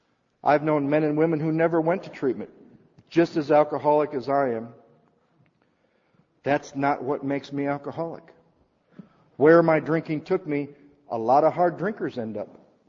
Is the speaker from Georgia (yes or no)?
no; Battle Creek, Michigan, United States; I grew up in Battle Creek, Michigan. By the time I was 12 years old, Battle Creek was a little small for me